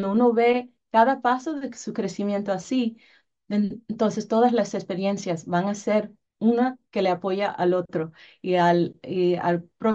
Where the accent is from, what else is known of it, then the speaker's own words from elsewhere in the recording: Dominican Republic; Como me crié en la República Dominicana, fui a la escuela ya